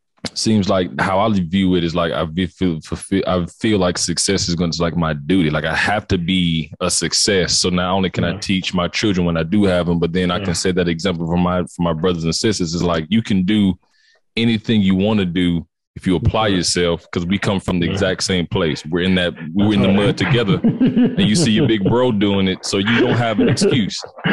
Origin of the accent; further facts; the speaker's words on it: College Park, Georgia, United States; I come from a poor background myself. Mm-hmm. I'm from College Park, Georgia.